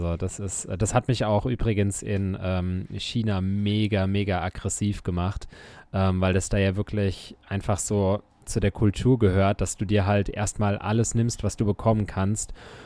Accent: Germany; Achtung, ja, ich bin Deutscher und ich hasse Spargel.

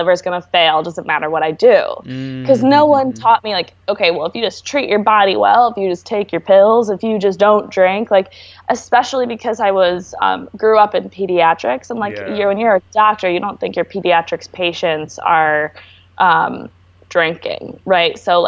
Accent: Michigan, United States; I grew up in the Midwest. A little bit about where I'm from, it's like a wealthier suburb of Detroit.

